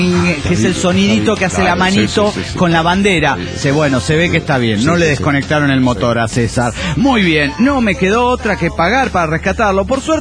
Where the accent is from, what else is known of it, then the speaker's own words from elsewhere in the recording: Cajamarca, Peru; de Cajamarca, Perú.